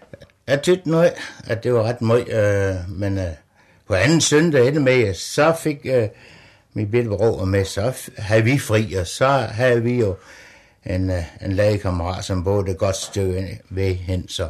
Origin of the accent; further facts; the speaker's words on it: Løvring, Central Denmark Region, Denmark; jeg er født i 1926 i Løvring Sogn ude Viborg Amt, og født op på et husmandssted der, hvor min forældre havde sådan et mindre landbrug.